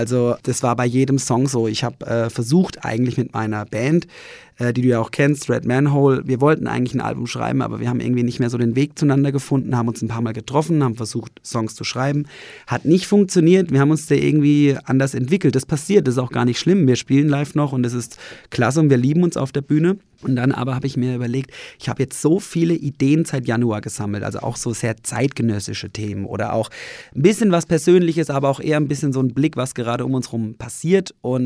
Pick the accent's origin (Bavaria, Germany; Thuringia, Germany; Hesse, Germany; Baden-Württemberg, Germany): Bavaria, Germany; Würzburg; Ja, also ich bin ein Würzburger Musiker